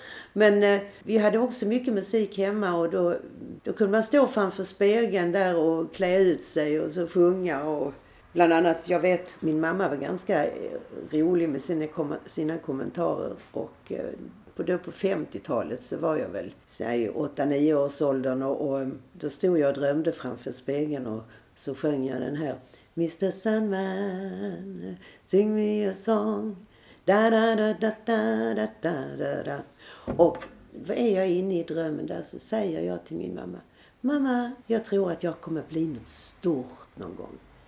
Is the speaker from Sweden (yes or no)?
yes; Helsingborg, Skåne, Sweden; accent: Scanian; also born or lived in Stockholm; Jag kom från början ifrån Stockholm, där jag föddes 1947. Och när jag var ungefär 4-5 år så flyttade vi till Helsingborg. Och då lärde jag mig skånska. Och det sitter som ett smäck fortfarande. Jag ger aldrig upp min dialekt